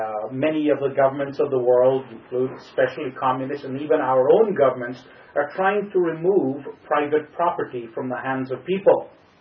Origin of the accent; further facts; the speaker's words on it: Guyana; my home country, Guyana